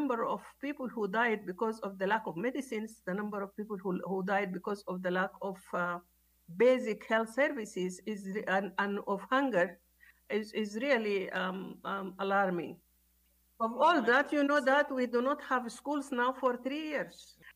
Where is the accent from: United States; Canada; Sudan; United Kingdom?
Sudan; moved away as an adult; also born or lived in Khartoum; now in Uganda; I was not planning to leave Sudan. I left Khartoum to my hometown. But then when my hometown was attacked, you know, and our neighborhoods were attacked, you know, we were under fire. We had to leave at that point. And I left, and I'm now a refugee in Uganda.